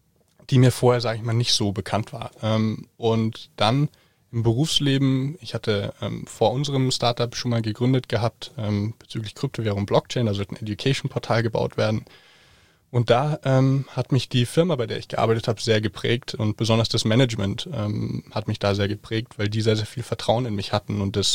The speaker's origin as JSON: {"language": "German", "country": "Germany", "said": "ich dann aber zurück nach Deutschland kam, habe ich auch gemerkt, hey, irgendwie ist es komisch, ich bin Deutscher, aber jetzt bin ich in Deutschland und fühle mich gar nicht deutsch."}